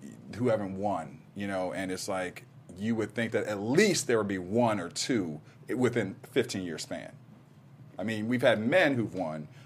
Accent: Ohio, United States; accent: Ohio; That's my Ohio accent. So sorry. It's my Ohio accent.

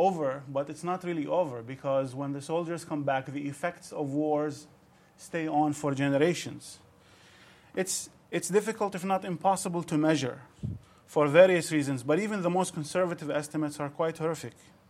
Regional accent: Iraq; moved away as an adult; having been someone who was also born and raised in Iraq and spent the first 23 years of my life there

